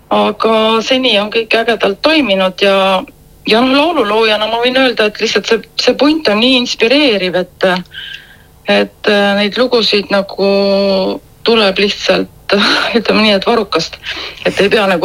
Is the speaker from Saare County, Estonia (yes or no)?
no; Kuusalu, Harju County, Estonia; me oleme siis pärit Harjumaalt Kuusalu vallast